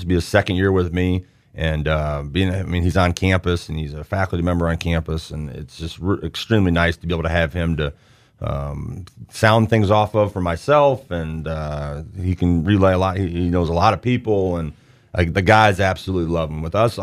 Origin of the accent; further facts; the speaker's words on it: Peoria, Illinois, United States; also born or lived in North Carolina, United States; I'm originally from Peoria, so I know a lot of coaches, but coming from North Carolina, I was there for 4 years.